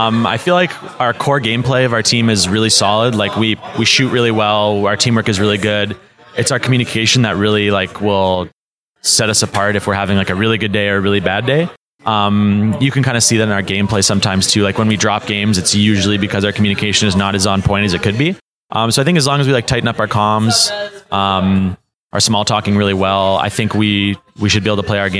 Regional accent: Canada

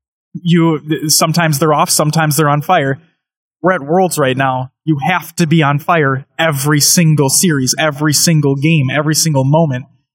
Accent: Minnesota, United States; And then Nemesis, I'm from Minnesota, he's from Minnesota.

